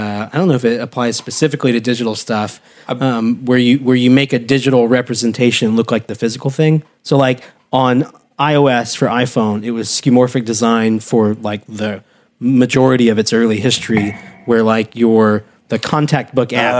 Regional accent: Hot Springs, Arkansas, United States; There were a couple of Woodies on the lake where I grew up down in Hot Springs

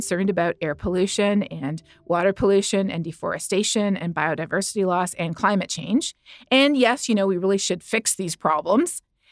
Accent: Canada; now in United States; Growing up in Canada, you know, we learned that the sky is blue, the grass is green, and climate is changing due to human activity.

